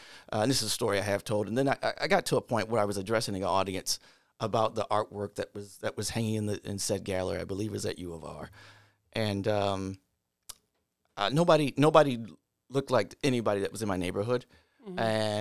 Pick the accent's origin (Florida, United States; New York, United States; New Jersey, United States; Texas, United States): New York, United States; Rochester; Okay, so I grew up in Markview Heights on Rich Street, which is off of Sile.